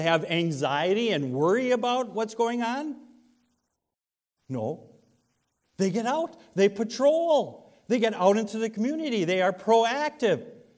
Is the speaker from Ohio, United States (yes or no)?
no; Sheboygan, Wisconsin, United States; For example, I'm from Sheboygan, so let's use the Sheboygan Police Department as an example, okay?